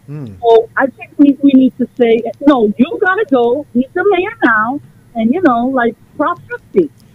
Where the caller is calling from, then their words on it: Bronx, New York, United States; from the Bronx